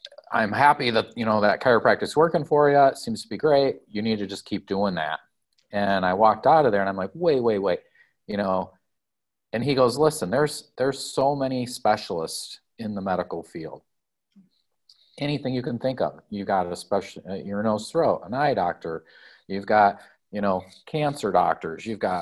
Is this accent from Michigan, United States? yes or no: yes; Lansing, Michigan, United States; Well, I grew up in Michigan in Lansing.